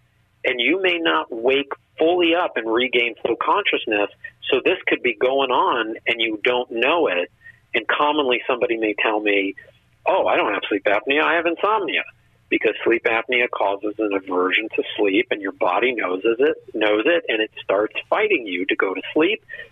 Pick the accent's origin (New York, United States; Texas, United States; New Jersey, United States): New York, United States; What? I'm from New York, my man.